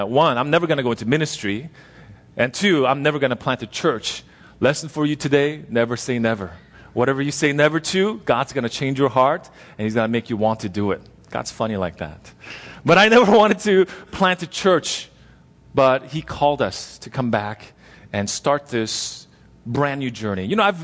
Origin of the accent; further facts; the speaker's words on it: La Crescenta, California, United States; And, you know, I grew up in La Crescenta. That's my hometown. Went to Rosemont and CV over there.